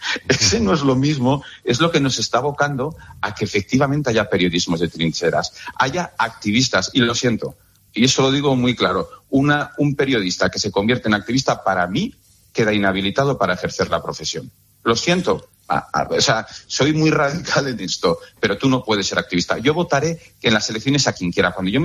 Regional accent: León, Castile and León, Spain; y yo, como leonés y como cazurro que soy, soy muy insistente.

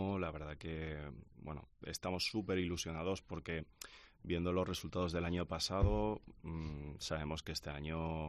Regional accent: Zaragoza, Aragon, Spain; Al final somos de Zaragoza

